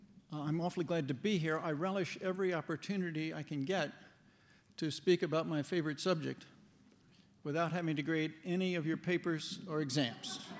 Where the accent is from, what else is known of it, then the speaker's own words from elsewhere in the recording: Washington, District of Columbia, United States; partly because I was born and raised in Washington, D.C.